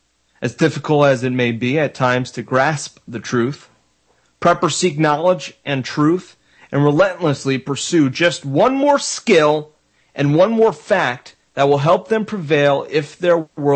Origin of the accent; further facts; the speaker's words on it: Florida, United States; I grew up in South Florida. My parents are New Yorkers.